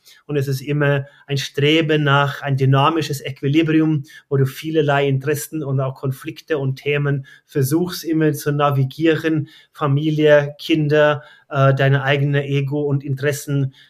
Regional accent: Røros, Trøndelag, Norway; German is a second language; moved away; ich bin da war in Trondheim geboren, aber ab 12 wohnte ich in Røros. Das ist eine kleine Weltkulturerbe mit 3.500 Einwohnern.

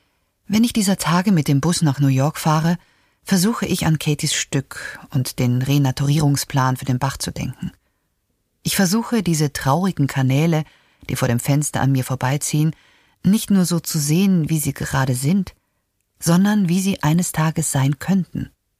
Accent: Canada; Ich bin in Kanada aufgewachsen. Als Kind sind wir bei minus 40 Grad zur Schule gelaufen

